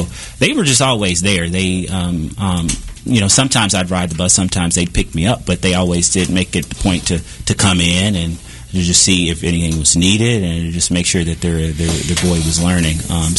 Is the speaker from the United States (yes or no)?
yes; Kansas City, United States; So you had this this black boy, you know, from Kansas City whose parents were involved